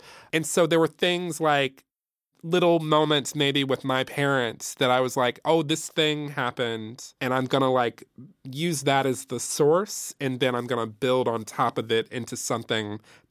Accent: Detroit, Michigan, United States; I grew up in Detroit, Michigan, which is like a very black city.

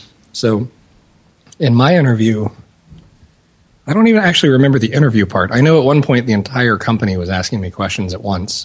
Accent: United States; now in Germany; As an American, you might just say six Wunderkinder

